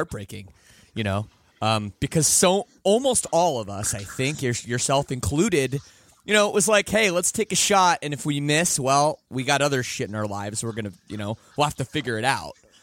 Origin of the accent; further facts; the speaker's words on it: Canada; I mean, I think now I'm from Canada. So, yeah, we were about 18 when we sort of had to make a decision.